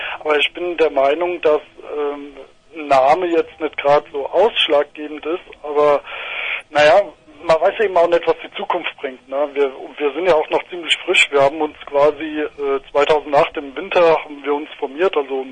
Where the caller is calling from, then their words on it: Weiterstadt, Hesse, Germany; wir kommen aus Weiterstadt